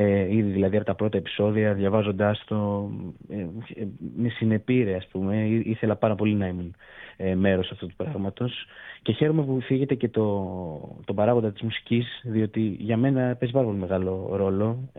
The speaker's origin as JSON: {"language": "Greek", "town": "Keratsini", "region": "Attica", "country": "Greece", "tie": "born or raised there", "said": "έχω και την τύχη να είμαι από τον Πειραιά. Εγώ συγκεκριμένα έχω μεγαλώσει στο Κερατσίνι"}